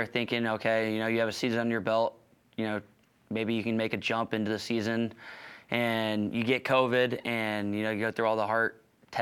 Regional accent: Iowa, United States; I grew up in Councilwest, Iowa, and I'd just say it's people with a lot of, you know, grit, tough.

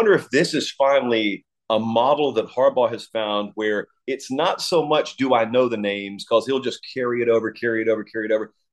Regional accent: Georgia, United States; You know, I grew up in Georgia

